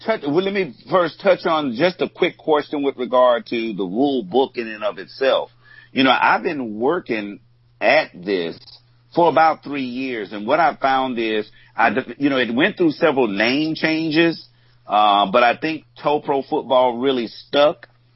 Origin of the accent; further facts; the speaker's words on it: Shreveport, Louisiana, United States; Oh, my hometown is Shreveport, Louisiana. Yeah, the home of Terry Bradshaw.